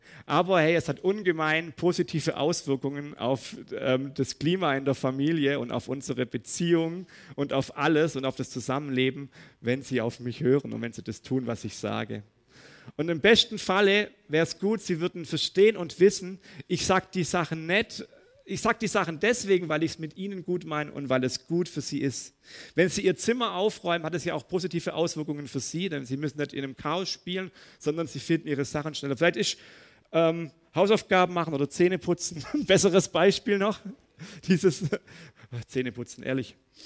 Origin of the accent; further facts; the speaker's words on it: Hemmingen, Germany; wenn die Bauern in Hemmingen, da wo ich aufgewachsen bin